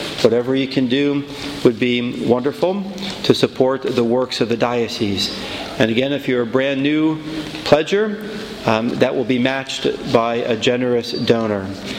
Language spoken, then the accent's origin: English; Philadelphia, Pennsylvania, United States; I'm from Philadelphia, where sadly many churches and schools have closed down over the years